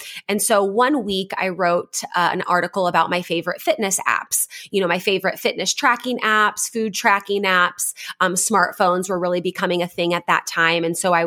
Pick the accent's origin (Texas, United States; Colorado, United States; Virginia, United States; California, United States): California, United States; Merced; despite coming from the small town.